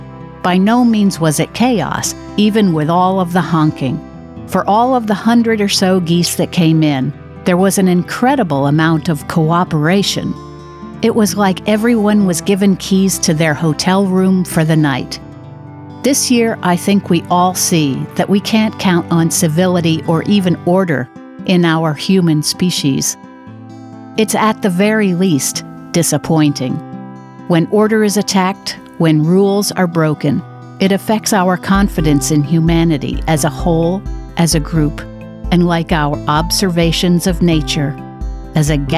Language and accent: English; Manhattan, New York, United States; I think growing up in Manhattan during a time of demonstrations and relative civility gave me enough experience about crowds.